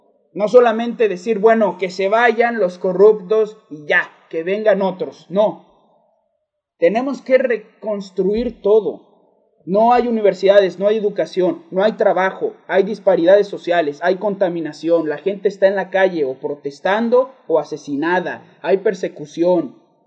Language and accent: Spanish; Mexico; como mexicanas y mexicanos tenemos que movilizarnos conscientemente